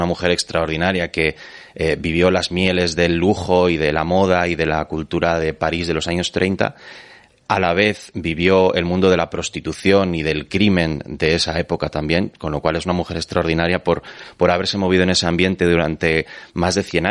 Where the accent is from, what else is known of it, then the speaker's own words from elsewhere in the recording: Valladolid, Castile and León, Spain; moved away as an adult; now in Madrid, Spain; Pues Madrid es la ciudad que me acogió cuando yo llegué hace más de 6 años. Yo pasé toda mi vida, mi infancia, mi adolescencia y estudié en Valladolid.